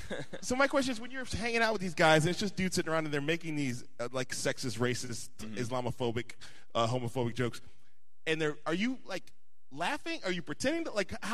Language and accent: English; California, United States; I gotta go, guys. I'm from the Bay Area. I need some kale.